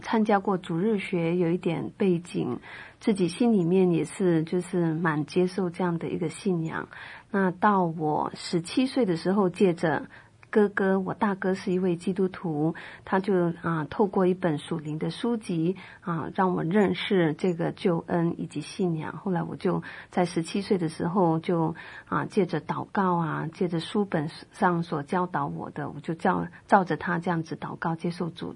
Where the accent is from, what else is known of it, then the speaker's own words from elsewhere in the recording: Philippines; also born or lived in Hong Kong; 我是在菲律宾出生，小时候有大概7年的时间在香港读书，住在那边，然后后来又移民到菲律宾，长期居留在那里